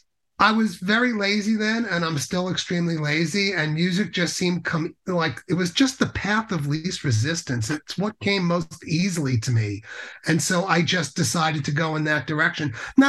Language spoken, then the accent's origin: English; Jericho, New York, United States; I'm from Long Island originally. I grew up in Jericho.